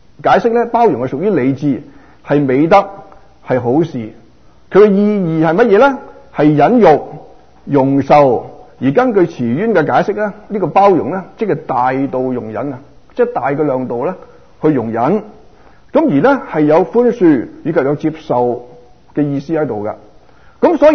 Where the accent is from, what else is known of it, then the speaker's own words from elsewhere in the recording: Guangdong, China; 如果以我们广东人俗语讲